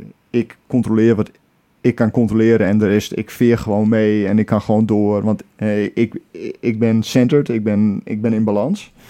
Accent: Friesland, Netherlands; Ja, zo Fries ben ik niet. Ik ben wel Fries, maar zo Fries ben ik ook weer niet.

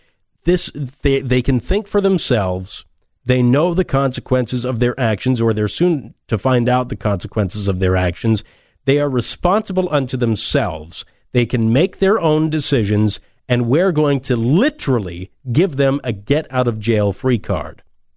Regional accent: New Bedford, Massachusetts, United States; back in my hometown of New Bedford

